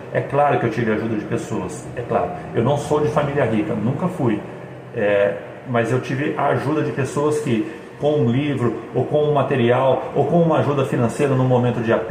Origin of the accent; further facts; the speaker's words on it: Ribeirão Preto, São Paulo, Brazil; A faculdade que eu cursei na cidade de Ribeirão Preto, que é onde eu nasci e cresci, era uma faculdade paga